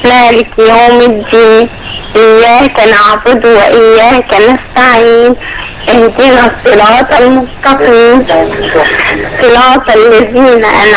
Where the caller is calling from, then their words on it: Syria; من سوريا حبيت أعرف البرنامج ممكن؟